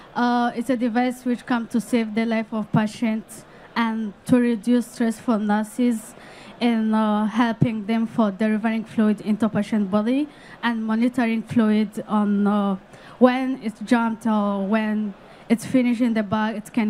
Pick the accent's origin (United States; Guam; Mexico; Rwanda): Rwanda; In my country, Rwanda, I'm coming from Rwanda.